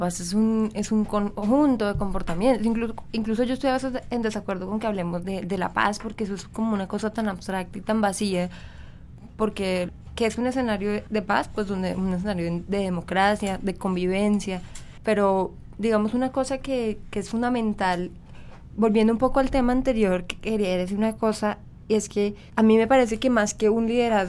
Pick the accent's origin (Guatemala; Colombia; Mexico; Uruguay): Colombia; como colombianos estamos en un momento de transformación